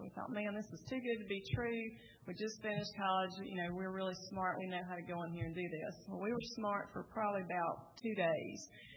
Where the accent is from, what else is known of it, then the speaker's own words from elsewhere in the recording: the South, United States; We're all from the South here and on the panel, so I hope our accents have been easy enough for you to understand